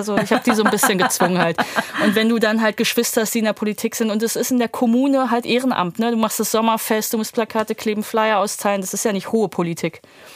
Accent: Wuppertal, North Rhine-Westphalia, Germany; dass ich ja aus einem migrantischen Haushalt komme. Also einen polnischen Vater, philippinische Mutter. Ich bin aufgewachsen, geboren und aufgewachsen in Wuppertal in Nordrhein-Westfalen. Also in so einer Industriestadt, wo früher viel Aufbruch war, dann viel Abgesang, jetzt irgendwie viel Arbeitslosigkeit

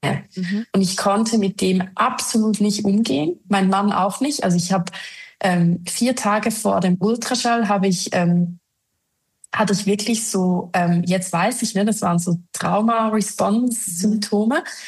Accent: Switzerland; Ich komme aus der Schweiz.

